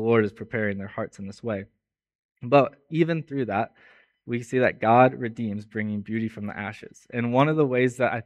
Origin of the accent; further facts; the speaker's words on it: Missouri, United States; now in Australia; I am from the States, the state of Missouri specifically, and I've been in Australia for about a year now